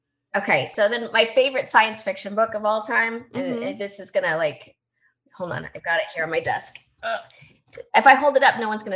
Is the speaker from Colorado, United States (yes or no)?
yes; Colorado, United States; born there; now in Savannah, United States; I was born in Colorado.